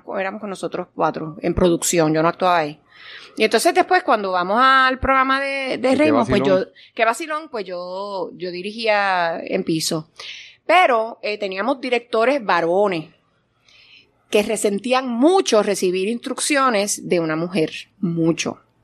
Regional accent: Guaynabo, Puerto Rico; born there; Yo no sé si fue porque nací en Guaynabo.

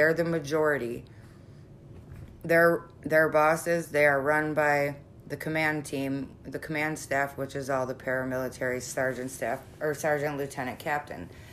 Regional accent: Chicago, Illinois, United States; I don't know about other states, but we're from Chicago. So in Chicago

